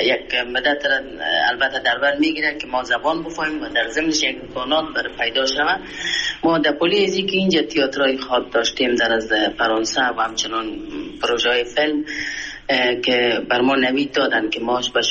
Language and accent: Persian; Afghanistan; من از افغانستان هستم، با قوم خیش و فامیل و دوستای خود در تماس هستم